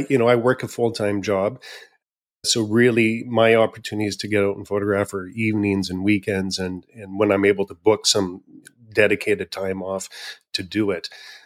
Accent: Canada; So I'm a Canadian conservation photojournalist. I'm based in British Columbia on Vancouver Island.

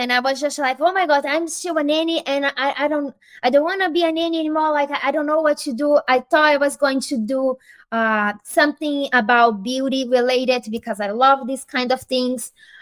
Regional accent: Brazil; English is a second language; So as you mentioned, I came from Brazil and I worked as a nanny here for long time.

